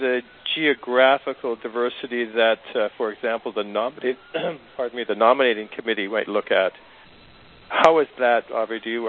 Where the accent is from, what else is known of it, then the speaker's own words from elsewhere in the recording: Canada; But then again, I'm Canadian and I have citizenship in Canada and the United States.